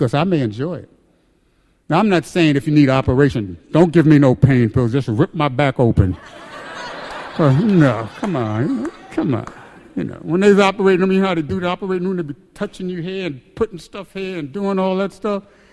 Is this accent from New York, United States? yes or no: yes; Bay Ridge, New York, United States; And I grew up in Bay Ridge.